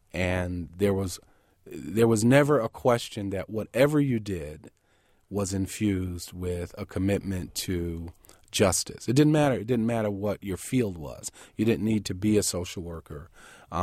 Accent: Brooklyn, New York, United States; So I'm a Brooklyn boy. I grew up in Bed-Stuy, Flatbush, Brownsville. Went to school in Brooklyn Heights.

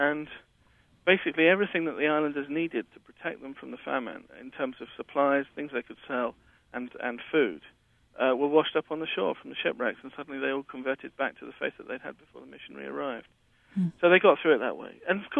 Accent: England, United Kingdom; Surprisingly well.

